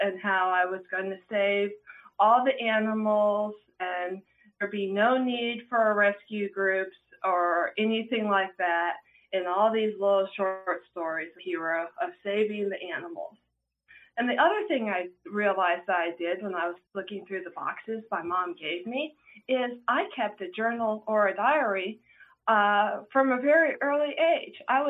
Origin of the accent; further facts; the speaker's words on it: Plano, Texas, United States; I grew up in Plano, Texas.